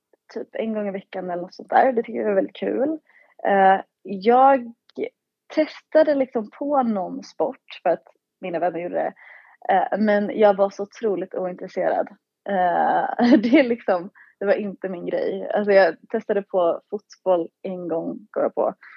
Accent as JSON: {"language": "Swedish", "town": "Borås", "region": "Västra Götaland County", "country": "Sweden", "lives_now": "Stockholm, Sweden", "said": "Jag är från Borås från början."}